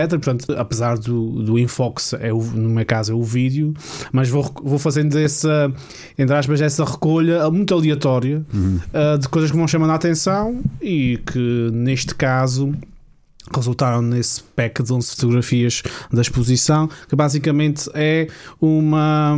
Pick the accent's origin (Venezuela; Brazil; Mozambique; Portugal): Portugal; São Mateus, Azores; Eu sou de São Mateus